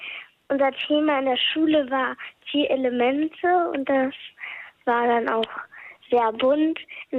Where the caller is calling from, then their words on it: Hamburg, Germany; Ich bin 9 Jahre alt und ich komme aus Hamburg.